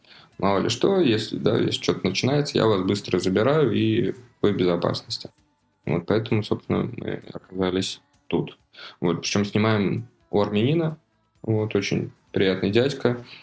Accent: Russia; еще двое ребят, в том числе и мы, из России

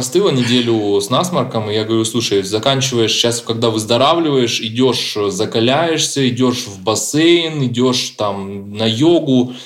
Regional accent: Russia; moved away as an adult; now in Calgary, Canada; Так как мы приехали из России, и у нас, ну, ровным счетом не было ни денег, ни активных карточек

